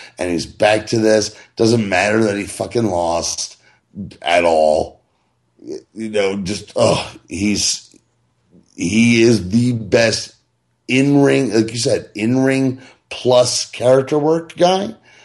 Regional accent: New Jersey, United States; also born or lived in Kentucky; I'm a New Jersey guy, but I was born in Kentucky

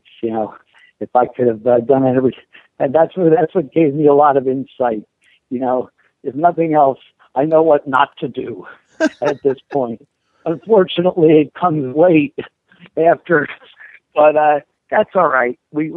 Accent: New Jersey, United States; I'm from North Jersey. So wrestling was on WWF 2 hours on Saturday nights

